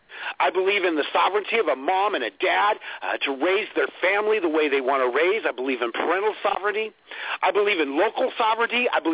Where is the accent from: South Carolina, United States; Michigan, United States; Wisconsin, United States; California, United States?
California, United States; moved away as an adult; also born or lived in Indiana / Florida; I was born and raised in California. I left as a young adult and went back to Indiana for a while and spent some time down there in Florida